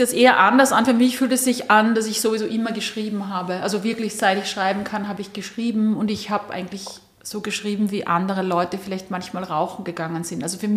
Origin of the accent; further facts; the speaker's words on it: Austria; dass ich Österreicherin bin